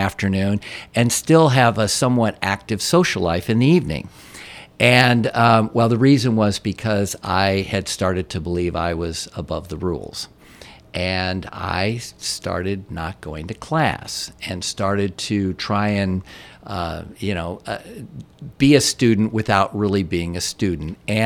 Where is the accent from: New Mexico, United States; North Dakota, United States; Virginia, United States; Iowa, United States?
Iowa, United States; Urbandale; I'm growing up in Urbandale, Iowa